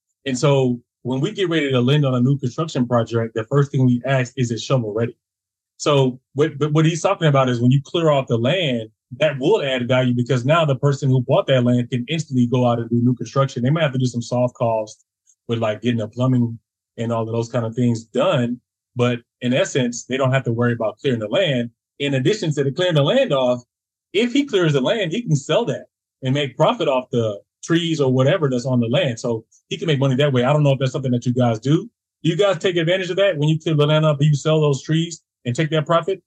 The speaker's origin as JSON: {"language": "English", "region": "the South", "country": "United States", "said": "You know, I'm from the South."}